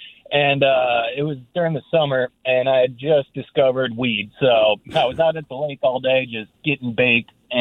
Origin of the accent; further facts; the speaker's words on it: Orcas Island, Washington, United States; I'm from Orcas Island. And back in 09, I was about 14.